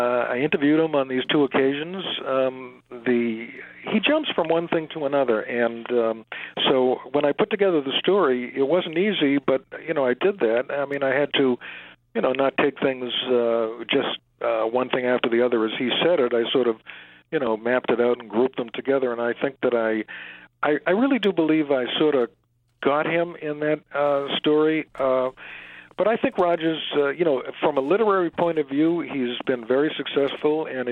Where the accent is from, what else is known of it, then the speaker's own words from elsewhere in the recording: United States; I'm an American, and 75% of the people indexed in that book are not Jewish